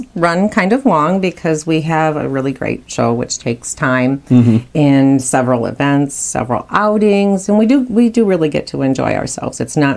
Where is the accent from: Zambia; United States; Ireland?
United States; Illinois; I really try to not just focus on my home state of Illinois, to try to get out as many states as I possibly can.